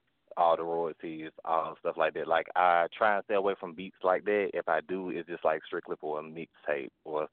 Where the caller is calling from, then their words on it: Alabama, United States; I'm in Alabama right now.